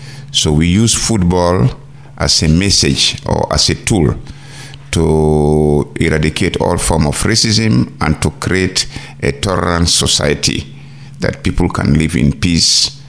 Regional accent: Gambia; I came from the Gambia.

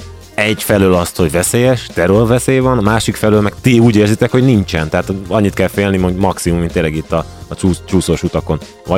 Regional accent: Békés, Hungary; itt nőttem föl, itt jártam az összes iskolámat ki. Tehát persze, hogy mondjuk azt, hogy békési betyár gyerekként mentem ki Kongóba legelőször

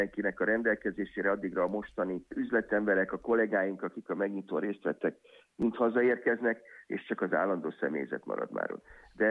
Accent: Hungary; olyan, aki mi, mint magyarok, mindig meg tudjuk kerülni a lehetséges falat, mindig megtaláljuk a kiskapukat

